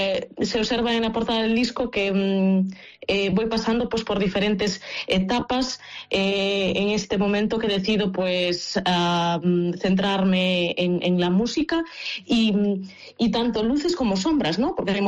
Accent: Boiro, Galicia, Spain; En Boiro, efectivamente, sí, soy de Boiro.

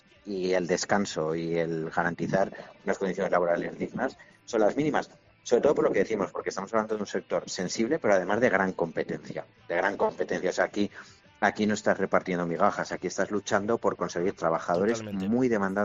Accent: Aragon, Spain; pero también como aragonés, la verdad, leer estas noticias y tener que vivir esta situación

